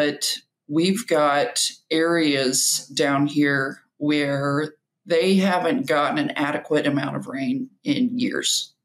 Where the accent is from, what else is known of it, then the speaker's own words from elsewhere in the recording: Midland, Texas, United States; So I'm originally from Midland. My high school years were spent there, and it's pretty dry. It's pretty hot.